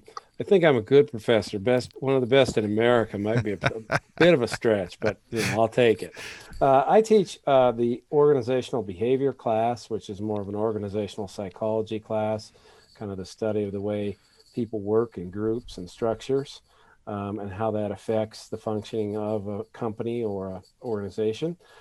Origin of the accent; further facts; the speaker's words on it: Great Falls, Montana, United States; now in Pocatello, United States; Well, Shane, as you know, I'm from Great Falls, Montana originally.